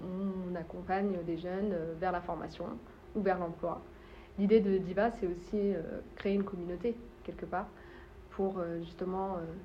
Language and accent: French; Val-de-Reuil, Normandy, France; J'ai grandi à Val-de-Reuil plus jeune, hein. J'ai fait mes écoles ici.